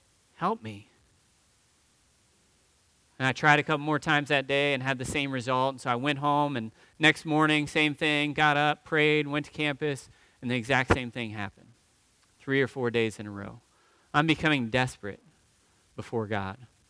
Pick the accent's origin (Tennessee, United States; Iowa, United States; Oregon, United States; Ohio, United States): Ohio, United States; now in Texas, United States; I'm sharing about who I am and why I'm in Texas and I'm from Ohio.